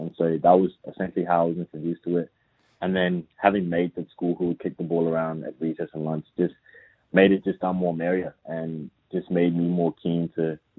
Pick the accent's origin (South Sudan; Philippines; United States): South Sudan; now in Australia; and I and my younger sister, we came over here in 2006. So we came from South Sudan straight, you know, here to Australia.